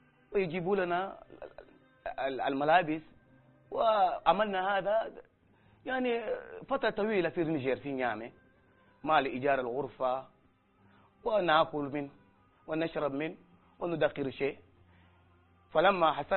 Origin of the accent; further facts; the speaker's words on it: Senegal; أنتم من وين نحن من السنغال